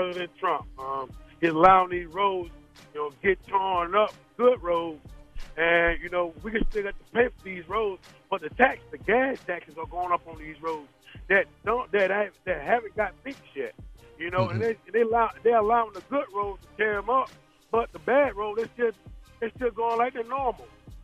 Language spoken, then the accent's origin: English; Freeport, New York, United States; I'm originally from Freeport, New York.